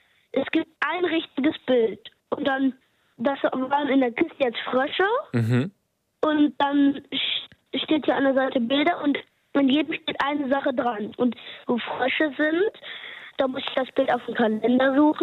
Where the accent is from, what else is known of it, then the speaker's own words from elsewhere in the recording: Isernhagen, Lower Saxony, Germany; Aus Isernhagen.